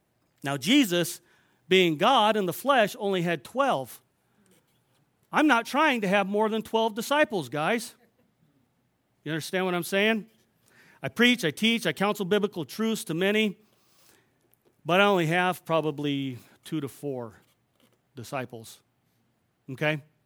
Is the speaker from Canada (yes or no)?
no; California, United States; I remember when I was growing up in California, I didn't surf, but I boogie boarded